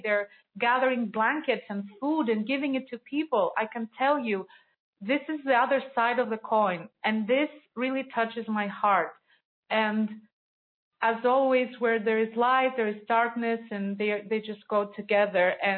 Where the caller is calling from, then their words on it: Greece; So I'm calling from Greece.